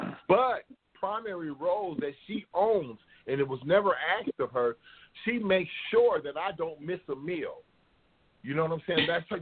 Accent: West Coast, United States; And I'm from the West Coast. I'm not from the South.

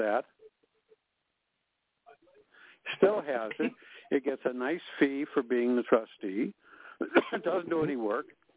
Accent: Chicago, Illinois, United States; I'm from Chicago.

